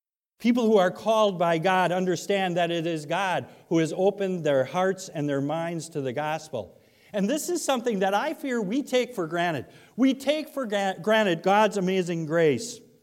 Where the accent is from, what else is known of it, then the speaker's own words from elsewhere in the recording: Sheboygan, Wisconsin, United States; For example, I'm from Sheboygan, so let's use the Sheboygan Police Department as an example, okay?